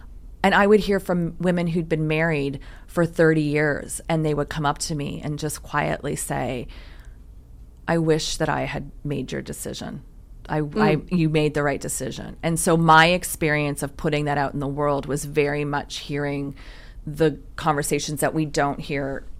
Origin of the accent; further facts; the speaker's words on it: Ontario, Canada; I grew up in outside of Toronto.